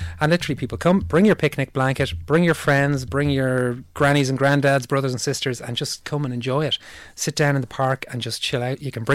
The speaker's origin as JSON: {"language": "English", "country": "Ireland", "tie": "born or raised there", "said": "I suppose I'm half Swiss. My mother, on my mother's side, although I was born and bred in Ireland"}